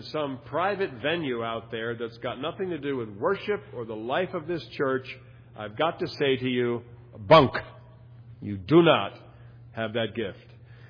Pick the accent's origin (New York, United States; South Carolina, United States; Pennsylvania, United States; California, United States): Pennsylvania, United States; Philadelphia; I grew up in Philadelphia. Heard the … play many, many times.